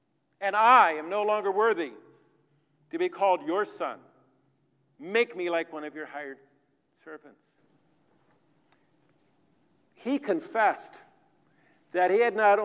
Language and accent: English; San Diego, California, United States; I grew up in San Diego.